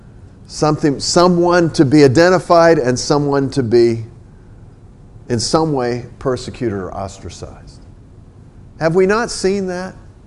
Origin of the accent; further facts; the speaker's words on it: the South, United States; born there; I was born in the South. Everybody and their brother was a Christian.